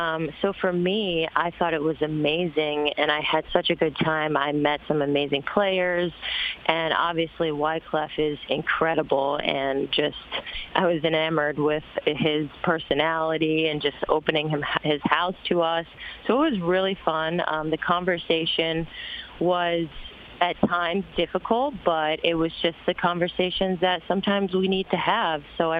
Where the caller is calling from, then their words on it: San Diego, California, United States; I am calling from sunny San Diego, California.